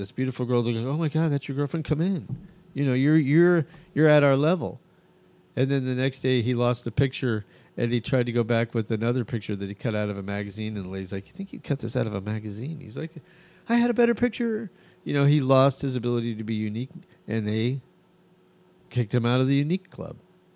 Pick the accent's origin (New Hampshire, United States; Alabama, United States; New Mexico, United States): New Mexico, United States; Albuquerque; I grew up in Albuquerque